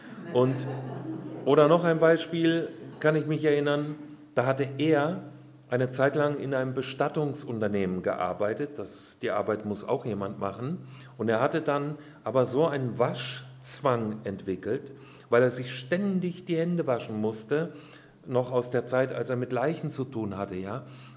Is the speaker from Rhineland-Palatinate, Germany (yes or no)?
no; Hesse, Germany; Ich komme aus Nordhessen, aus einem ganz schlichten Handwerker- und Nebenerwerbsbauernhaushalt.